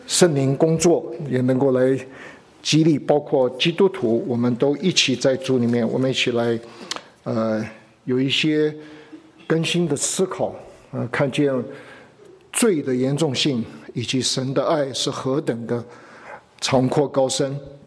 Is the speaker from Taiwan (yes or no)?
no; China; 我们中国人最怕讲罪，一听到罪就很反感。